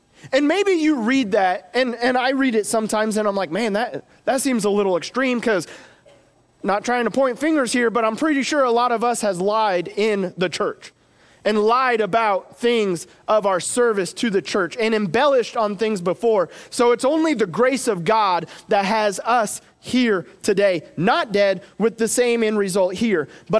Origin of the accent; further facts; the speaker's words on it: Coffeyville, Kansas, United States; I'm from Coffeyville, Kansas, so I feel like I can talk bad about my hometown. Nobody wants to live there, really. I hear some people do. It's home, but it's Coffeyville.